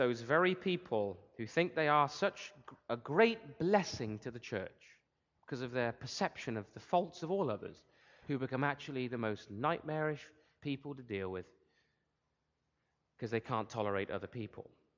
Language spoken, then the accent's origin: English; England, United Kingdom; as I just heard about my hometown in England